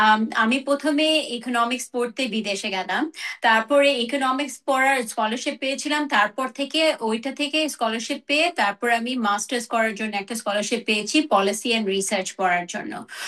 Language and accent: Bangla; Bangladesh; আমার চাইল্ডহুডটা মার্শাল্লাহ, আমার যেটা মনে আছে বাংলাদেশে আমরা এত মজা করতাম